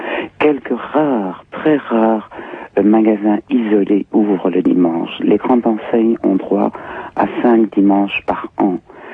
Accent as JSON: {"language": "French", "country": "Belgium", "said": "Je suis belge et syndicaliste."}